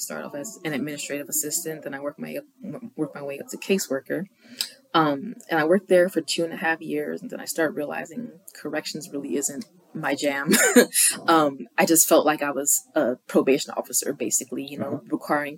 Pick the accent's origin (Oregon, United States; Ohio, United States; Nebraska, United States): Ohio, United States; Cleveland Heights; So I grew up in Cleveland Heights, went to Cleveland Heights High School, graduated from there in 2014.